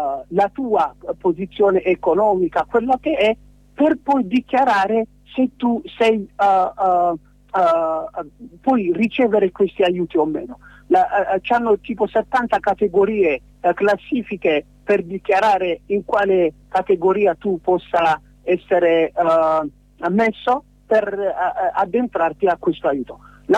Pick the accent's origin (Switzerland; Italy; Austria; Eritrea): Eritrea; Asmara, Maekel; Sono nato e cresciuto ad Asmara in Eritrea, e per 20 anni ho sempre seguito la natura del sistema dittatoriale che sta in Eritrea.